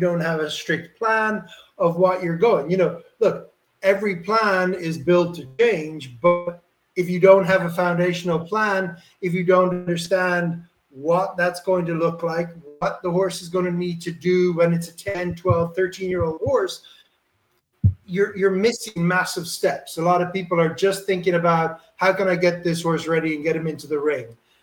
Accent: Ireland; growing up in Ireland

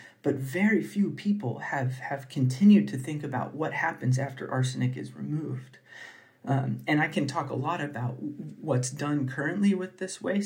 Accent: California, United States; in areas where I grew up in California, in the parts of the Central Valley of California

